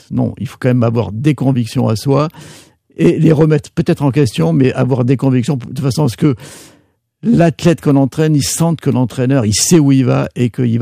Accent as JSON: {"language": "French", "town": "Menton", "region": "Provence-Alpes-Côte d'Azur", "country": "France", "tie": "born there", "said": "Oui, je suis né à côté de Monaco, je suis né à Menton, je suis français, je suis pas monégasque"}